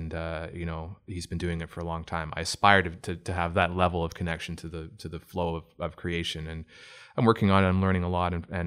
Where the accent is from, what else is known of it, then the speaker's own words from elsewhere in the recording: Oshawa, Ontario, Canada; And I'm here at FMO because I come from the area. I'm from Oshawa. I grew up in Oshawa originally, and then I started my career in Toronto.